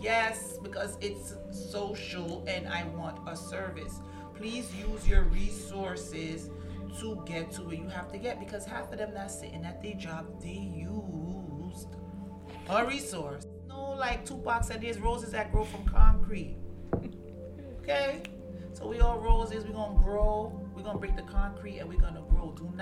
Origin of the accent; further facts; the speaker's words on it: Bronx, New York, United States; So growing up in the Bronx, of course, it has its good and its bad.